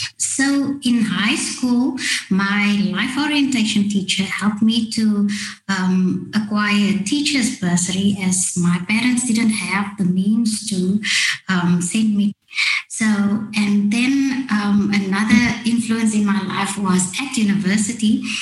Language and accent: English; Cape Town, Western Cape, South Africa; I'm a South African, born and raised in Cape Town, in the northern suburbs of the Western Cape. I am currently doing my PhD in oceanography at the University of Cape Town.